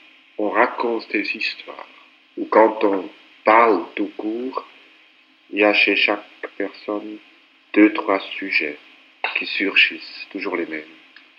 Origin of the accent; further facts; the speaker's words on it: Switzerland; moved away as an adult; also born or lived in Paris, France; C'est un retour à la patrie dans la mesure où j'ai quitté la Suisse à l'âge de 20 ans, mais ayant toujours senti un peu étranger dans mon propre pays.